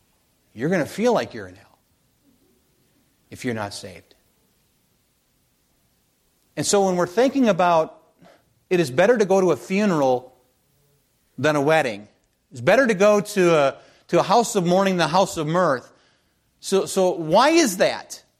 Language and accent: English; Madison, United States; I grew up here in Madison. I had a paper route. I had my own money.